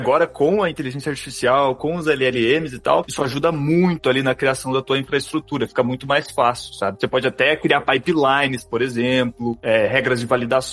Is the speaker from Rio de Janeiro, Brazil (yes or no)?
no; Curitiba, Paraná, Brazil; Você sabe que eu sou de Curitiba e aqui, de vez em quando vem uns carioca pra cá